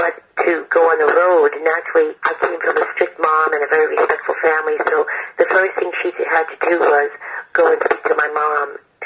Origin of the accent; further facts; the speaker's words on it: Brooklyn, New York, United States; Yeah, I was born in Brooklyn. I was born in where Jay-Z was born, in Bed-Stuy.